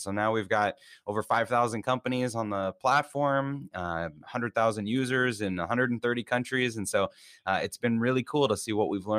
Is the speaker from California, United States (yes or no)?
no; Massachusetts, United States; So I grew up in Massachusetts and we started with cheerleading events and dance events.